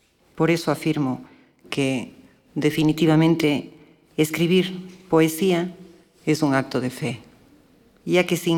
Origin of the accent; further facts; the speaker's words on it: Cuenca, Azuay, Ecuador; Como ustedes saben, soy cuencana y la ciudad de Cuenca para mí ha sido mi madre, mi enemiga, mi confidente, en fin.